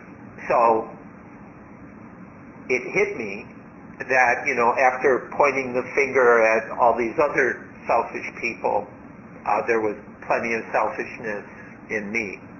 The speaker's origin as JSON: {"language": "English", "country": "United States", "tie": "born or raised there", "said": "And some of that made perfect sense because I grew up in America."}